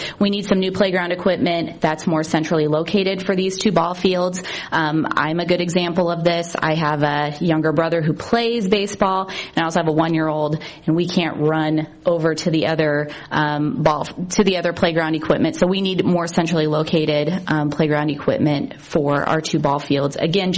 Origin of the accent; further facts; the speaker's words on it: Adams, United States; I'm from Adams. Do you need my address?